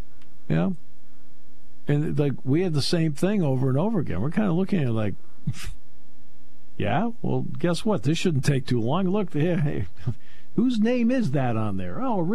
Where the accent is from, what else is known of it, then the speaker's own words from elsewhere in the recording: New England, United States; I grew up in New England, okay? I know what cold is, okay?